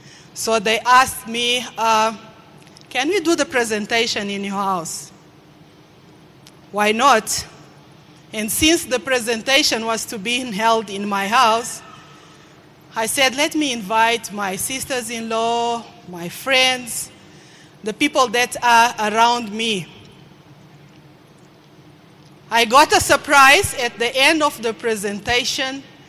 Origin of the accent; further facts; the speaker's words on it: Mozambique; I come from Mozambique. I'm a mother of two